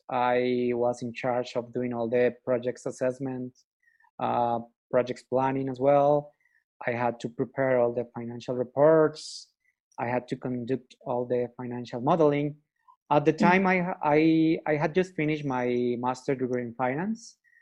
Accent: Colombia; I am from Colombia.

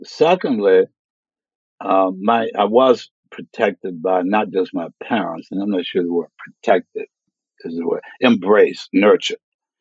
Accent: Mississippi, United States; Well, I grew up in Mississippi in the early 40s, born in 1938.

